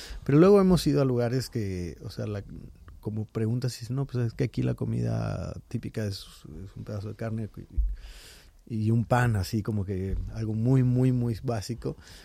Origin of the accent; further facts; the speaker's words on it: Guadalajara, Jalisco, Mexico; precisamente en mi tierra, en Guadalajara